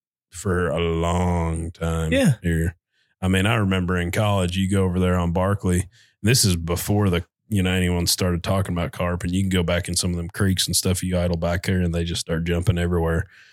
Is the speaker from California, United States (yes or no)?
no; Kentucky, United States; all of our customers find out that we're from Kentucky Lake and they say, oh, well, how's the Asian carp?